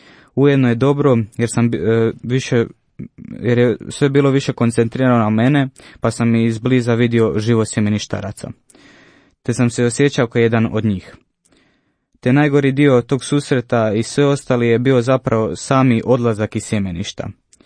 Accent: Zadar, Zadar County, Croatia; Dolazim iz Zadra i župe Uznesenja Blažene Djevice Marije na Belafuži.

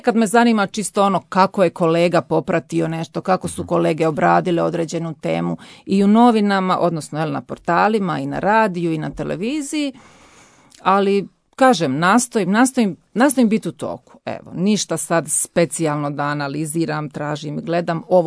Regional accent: Imotski, Split-Dalmatia County, Croatia; Ja sam konkretno rodom od Imotskog i evo, ispričat ću vam konkretan primjer.

